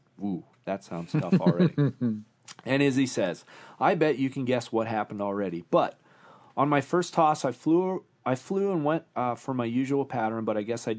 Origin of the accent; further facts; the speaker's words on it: Costa Mesa, California, United States; I'm from Costa Mesa, California, and I have a crash story for you.